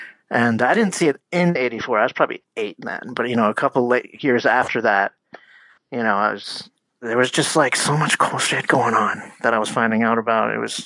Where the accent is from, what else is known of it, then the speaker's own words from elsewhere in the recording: Easton, Pennsylvania, United States; I grew up in Easton, Pennsylvania.